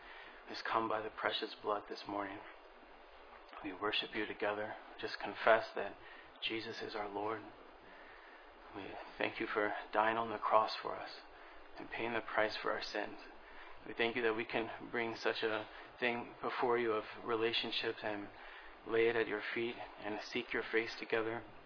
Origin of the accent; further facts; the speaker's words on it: Kentucky, United States; accent: Kentucky; sometimes it with my Kentucky accent or whatever I say